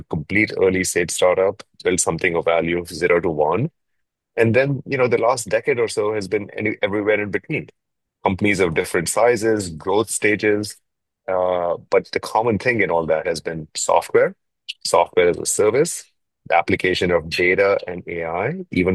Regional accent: India; now in Seattle, United States; I grew up in India, Peter, but I've been in the States about 30 years now, and most of the time I've lived in Seattle. In fact, I'm in beautiful, sunny, green Seattle.

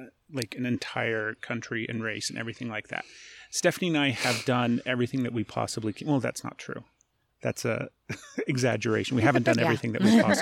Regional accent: Utah, United States; Born and raised in Utah.

